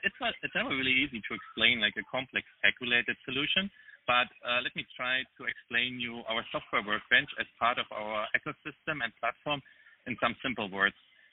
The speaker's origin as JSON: {"language": "English", "country": "Germany", "second_language": "English", "said": "except that he's from Argentina and I'm from Germany."}